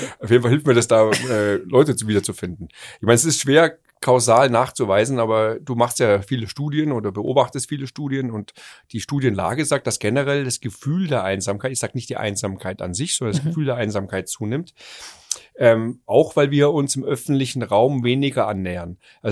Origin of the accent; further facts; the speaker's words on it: Waldtrudering, Bavaria, Germany; ich komme aus Waldrudering. Ich habe früher zu jedem Menschen auf der Straße Grüß Gott gesagt.